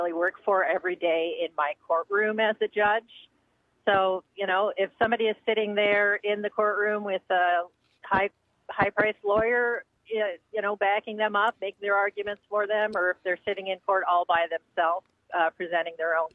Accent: Chippewa Falls, Wisconsin, United States; And, I grew up in Chippewa Falls, so that's kind of where I got my values and what made me the person I am today.

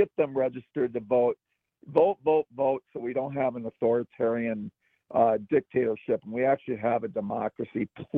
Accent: Wisconsin, United States; I mean, I'm from Wisconsin. I believe in the state.

